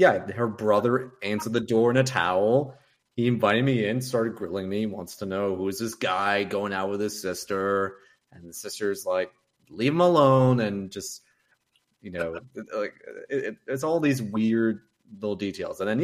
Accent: Punjab, India; Because the thing is, like, I'm Indian.

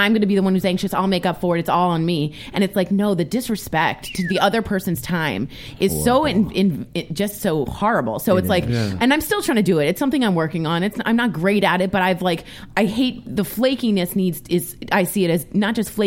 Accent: East Coast, United States; And it's interesting because I'm from the East Coast and there's a difference in the pacing.

